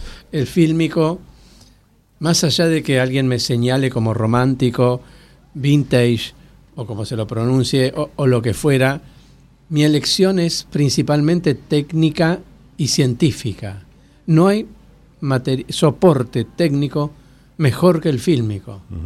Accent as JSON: {"language": "Spanish", "country": "Argentina", "said": "yo soy argentino, claro"}